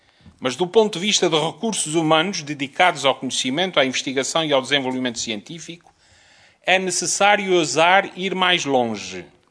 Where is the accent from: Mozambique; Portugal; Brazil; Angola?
Portugal; Azores; aquilo que para mim, como açoriano, mas também como Presidente do Governo, essa alteração à lei significa.